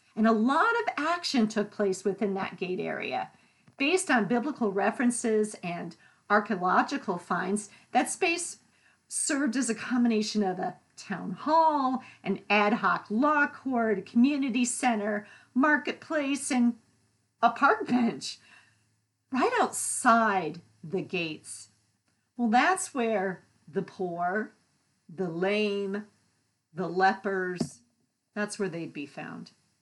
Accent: New England, United States; I'm from New England, so I think that is very funny.

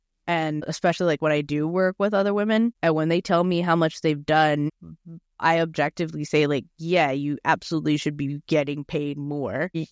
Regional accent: Queens, New York, United States; I grew up in Queens, and I was living in the Bronx for 7 years.

